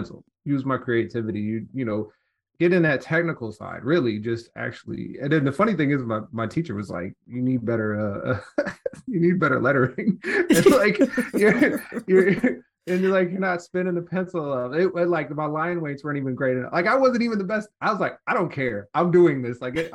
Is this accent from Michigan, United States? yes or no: yes; Detroit, Michigan, United States; But I was born in Detroit, actually grew up on the east side, and went to Trix Elementary, went to Boys and Girls Club over there on Shaner